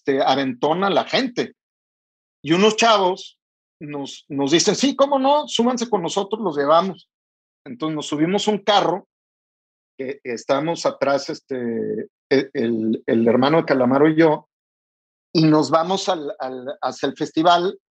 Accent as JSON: {"language": "Spanish", "country": "Mexico", "said": "no traemos dinero, venimos de México, somos mexas, ¿sabes?"}